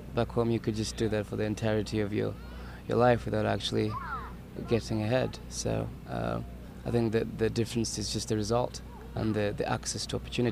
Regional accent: Kenya; I suppose my general perspective on things, as being a Kenyan and putting out my interpretations and my perspective, my spin on things in a way that is understandable in the Western world

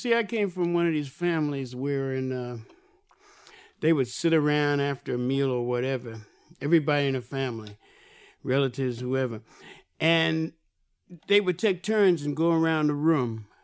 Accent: East Orange, New Jersey, United States; also born or lived in Richmond; I was born in Richmond, but after a day, Mom's got me out of there. Too sweet, right to the city. And I went to school in East Orange.

